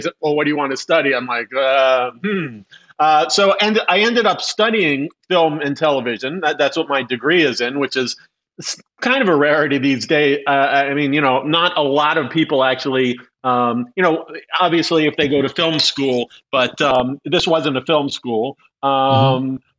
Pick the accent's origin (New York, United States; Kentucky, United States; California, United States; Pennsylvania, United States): New York, United States; But so I'm from the East Coast, New York.